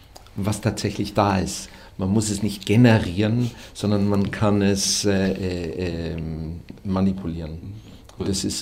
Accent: Austria; ich bin aus Österreich, finden Sie das einfach?

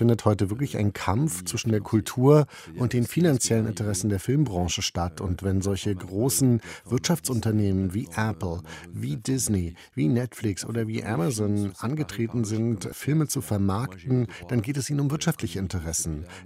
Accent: France; ich als Franzose bin stolz darauf

